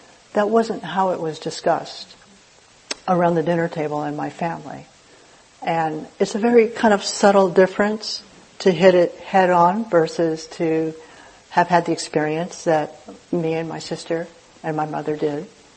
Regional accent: Berkeley, California, United States; And I grew up in Berkeley, just so, you know. I mean, it's not like I grew up in Arkansas or something like

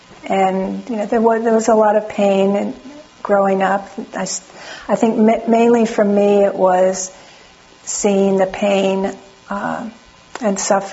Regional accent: New York, United States; I didn't say anything very much about my background, except that I'm from New York. My grandparents are all from Eastern Europe, and they came over to Ellis Island

